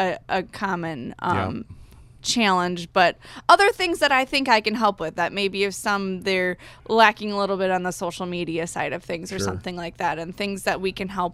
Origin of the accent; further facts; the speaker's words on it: Reedsburg, Wisconsin, United States; I'm from Reedsburg and worked at the utility in Reedsburg.